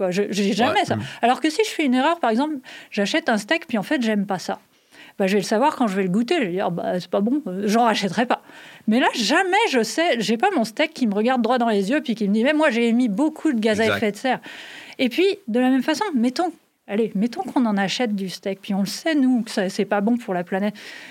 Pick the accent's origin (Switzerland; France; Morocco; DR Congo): France; Ben, moi, je viens de France.